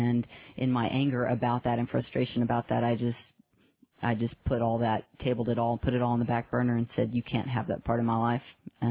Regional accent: Houston, Texas, United States; Yeah, well, I grew up in Houston, and I grew up in a Christian home.

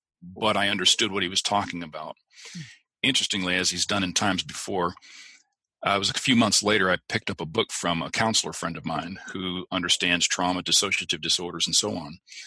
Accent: Columbus, Ohio, United States; I'm 50 years of age now. I'm from Columbus, Ohio.

